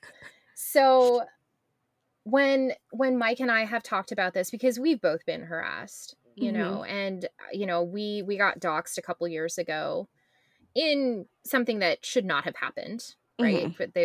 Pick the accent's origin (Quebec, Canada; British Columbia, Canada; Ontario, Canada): British Columbia, Canada; I definitely don't know anything about that being from British Columbia, which is currently on fire.